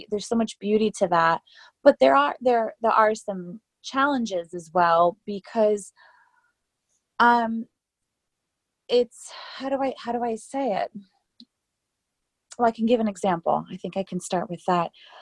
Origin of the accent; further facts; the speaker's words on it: New Jersey, United States; I mean, I'm from New Jersey. What's culture there? Food trucks, food trucks.